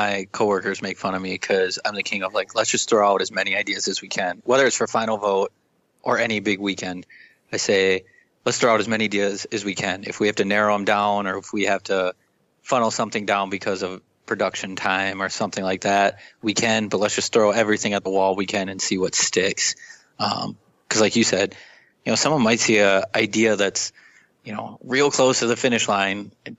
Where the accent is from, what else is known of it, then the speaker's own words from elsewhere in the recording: Minnesota, United States; I grew up in Minnesota, so I have to guess it would be a Minnesota Twins baseball game.